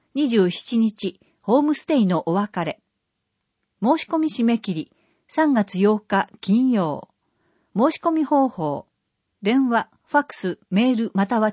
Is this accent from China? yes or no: no; Seattle, Washington, United States; now in Fukushima, Japan; 私の出身地のシアトル市は、東北より北にありますが、冬は雪よりも雨が降り、普通は雪が積もりません。